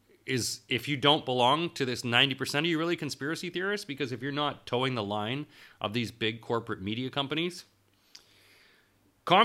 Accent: Canada; now in United Kingdom; But I was basically told, as a Canadian, we have enough of you.

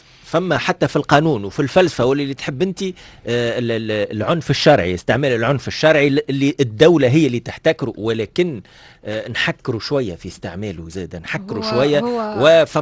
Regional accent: Tunisia; والجمهور ما نعرفش وليت عندنا في تونس استسهال ضرب الغاز المسيل للدموع

